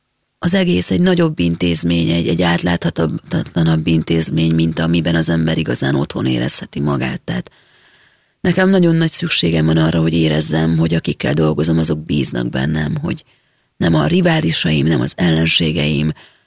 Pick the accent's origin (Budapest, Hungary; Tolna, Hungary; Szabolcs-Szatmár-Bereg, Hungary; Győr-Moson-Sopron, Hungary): Budapest, Hungary; én pesti vagyok. Én itt nőttem fel, nekem mindenem itt van, minden barátom.